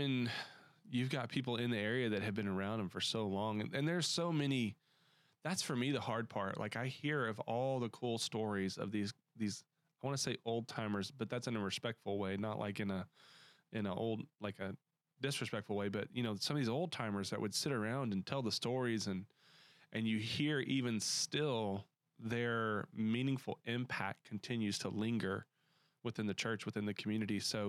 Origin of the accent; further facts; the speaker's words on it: Arkansas, United States; because I grew up in kind of a town seat, county seat of a town, and we were Independence County